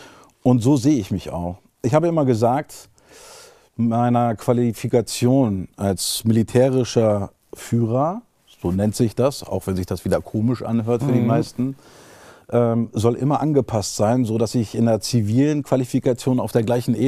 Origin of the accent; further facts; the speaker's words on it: Garbsen, Lower Saxony, Germany; bin auch mit Migrationshintergrund. Ich bin halber Kroate. Wer bin ich? In Garbsen auf der Horst groß geworden. Saturnringschule, Orientierungsstufe, dann Realschule und dann weiter in die Ausbildung. Habe bis 1995 hier gewohnt